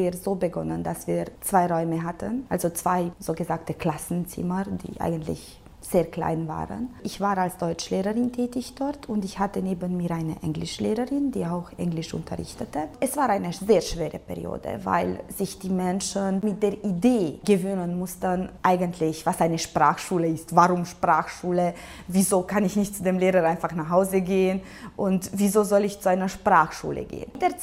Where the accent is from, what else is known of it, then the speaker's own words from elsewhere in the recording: Reghin, Mureș County, Romania; ich komme ja aus Regen, also aus Sächsisch Regen. Ich wurde dort geboren und ich habe als Kind dort gelebt. Ich war auch in Augustin-Major-Gymnasium in der deutschen Abteilung. Ich habe dort 8 Jahre lang Deutsch als Muttersprache gelernt.